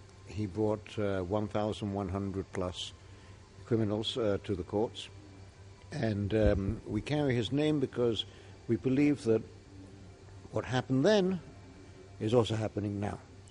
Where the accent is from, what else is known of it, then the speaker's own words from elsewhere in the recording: England, United Kingdom; now in Paris, France; I was born in England and raised in England, but our European office is in Paris, so that's where I am.